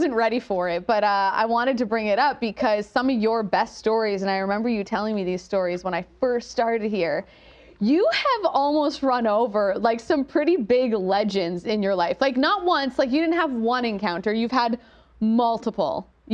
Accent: Canada; I'm Canadian

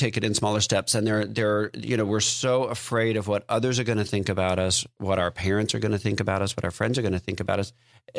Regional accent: the South, United States; I'm from the South.

